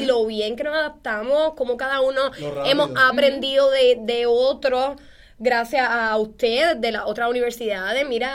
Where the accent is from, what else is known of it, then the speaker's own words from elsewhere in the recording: Guayama, Puerto Rico; Soy de Guayama, como les dije